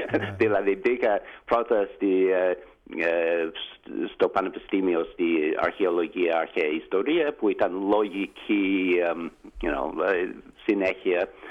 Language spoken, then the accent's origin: Greek; California, United States; Greek is a second language; also born or lived in Houston / Pennsylvania; now in Athens, Greece; Εντάξει, γεννήθηκα στο Houston, Texas, μεγάλωσα στη California, Silicon Valley, αλλά πήγα στο πανεπιστήμιο στο Pennsylvania